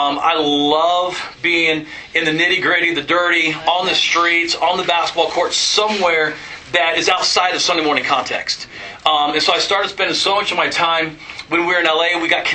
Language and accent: English; Illinois, United States; So I grew up in Illinois. I actually grew up on the Assembly of God campground, so my life was nothing but summer camps all year long.